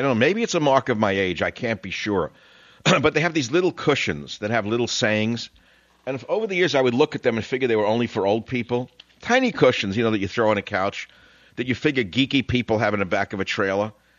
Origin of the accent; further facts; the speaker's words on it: Queens, New York, United States; when I was a boy growing up in Queens